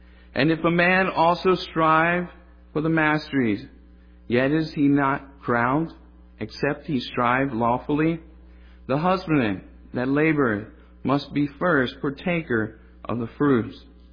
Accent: Pennsylvania, United States; now in Gaston, United States; If you're wondering why I don't have a southern accent, I am a transplant from Pennsylvania.

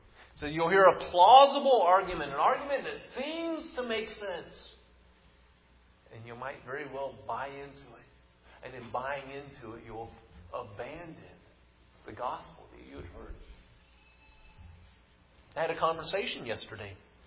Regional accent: Oklahoma, United States; I'm from Oklahoma.

